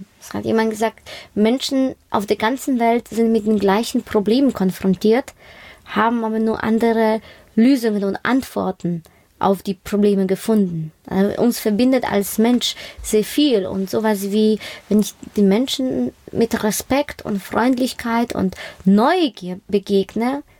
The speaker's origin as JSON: {"language": "German", "country": "Poland", "said": "Und wenn ich sage, aus Polen, dann ist, ja, also irgendwie werde ich viel herzlicher dann begrüßt."}